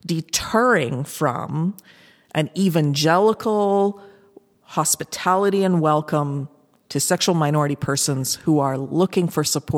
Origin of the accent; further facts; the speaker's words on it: Canada; But again, being Canadian, same-sex marriage had passed in 2005 federally.